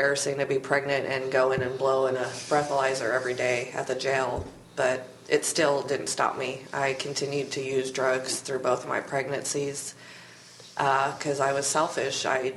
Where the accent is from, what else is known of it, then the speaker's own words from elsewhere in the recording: Colorado, United States; I come from Colorado, and the laws have changed since the past few years